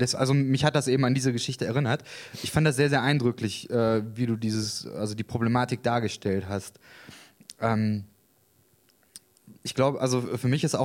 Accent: Israel; Ah, interessant, ich bin Israeli.

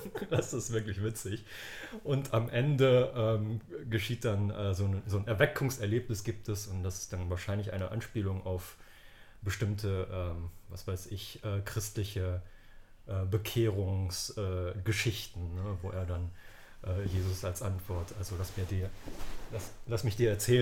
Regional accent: North Rhine-Westphalia, Germany; Ja, ich bin aus dem Ruhrpott, so, das ist meine Ausrede jetzt gerade.

